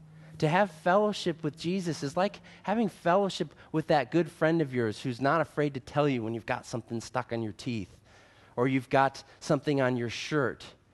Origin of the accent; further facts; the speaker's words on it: Michigan, United States; Maybe it's growing up in Michigan, cars are important there.